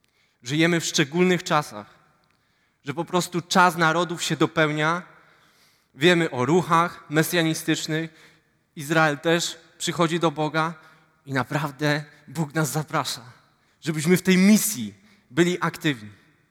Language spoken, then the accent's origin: Polish; Ustroń, Silesian Voivodeship, Poland; Później studia na WF-ie w Katowicach, bo pochodzę z Ustronia.